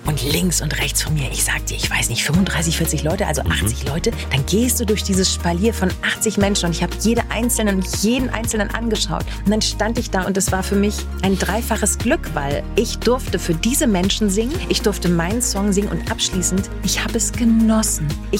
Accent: Hamburg, Germany; Ich sagte, ich bin in Hamburg groß geworden.

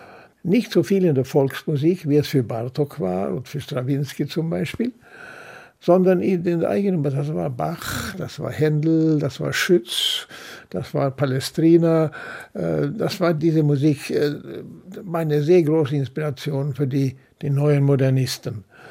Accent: Sweden; German is a second language; Ich bin ja in Schweden aufgewachsen, in den 30er und 40er Jahren.

